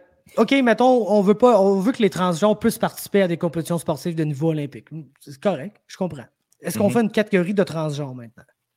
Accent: Canada; Ça, c'est sûr, on est des Canadiens.

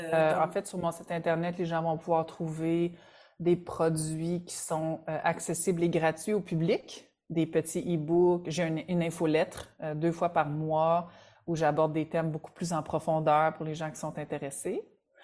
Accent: Quebec, Canada; Je reviens chez nous au Québec, puis non, c'est pas là.

